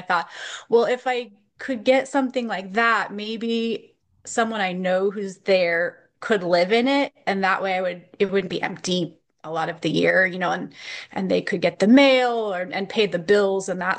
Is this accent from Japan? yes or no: yes; Japan; moved away as an adult; So I was born and raised in Japan. I lived there until I was 24.